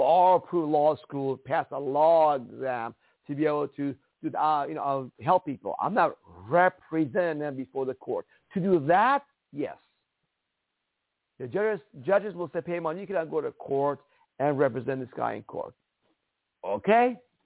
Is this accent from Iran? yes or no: yes; Iran; now in United States; By the way, I come from Iran, as you may know.